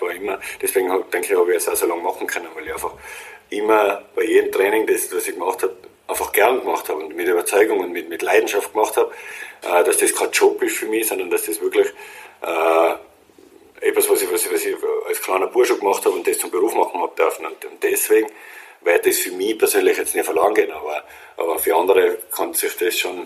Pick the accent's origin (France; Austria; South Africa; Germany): Austria; das ist dann als Österreicher und das macht schon spannend auch.